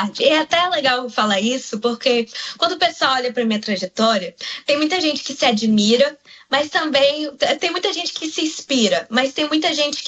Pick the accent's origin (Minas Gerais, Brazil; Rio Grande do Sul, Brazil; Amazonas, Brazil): Amazonas, Brazil; Apuí; E eu nasci em Apuí, e quando eu morava lá, minha mãe trabalhava na secretaria.